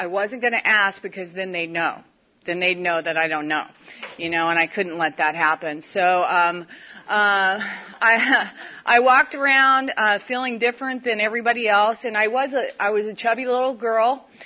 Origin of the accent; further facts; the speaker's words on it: Evansville, Indiana, United States; I'm originally from Evansville by God, Indiana, and that'll make you thirsty, just so you know.